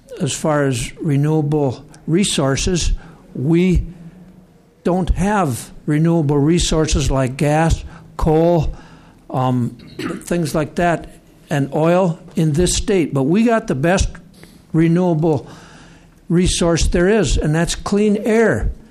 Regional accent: Minnesota, United States; Mr. Chair, Senators … I am from Jackson County, Minnesota

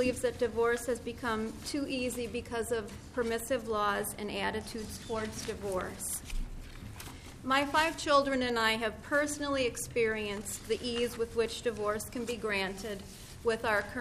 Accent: Austin, Minnesota, United States; I'm from Austin, Minnesota.

